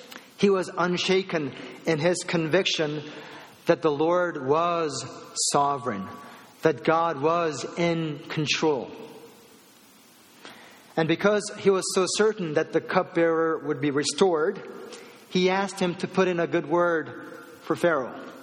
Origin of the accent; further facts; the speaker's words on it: East Coast, United States; also born or lived in Michigan; although I grew up in East Coast, I served a church in Michigan for 5 years.